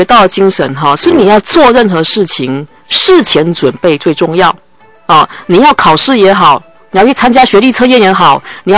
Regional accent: Taiwan; 我们台湾人也是我们的台湾之光

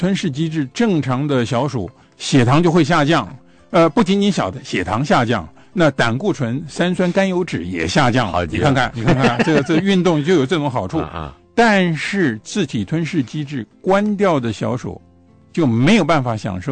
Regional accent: Taiwan; 我们台湾人到中国大陆去旅游的人，也是越来越多嘛。

